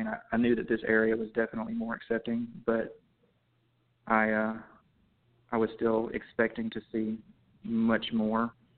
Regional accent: Brookhaven, Mississippi, United States; And I grew up in Lincoln County, the Brookhaven and Bogachita area here in Mississippi.

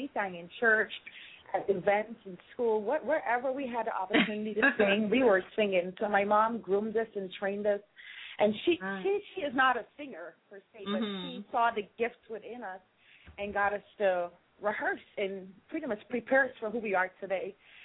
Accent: Guyana; now in United States; I'm from South America, Guyana. I now live here in the United States of America.

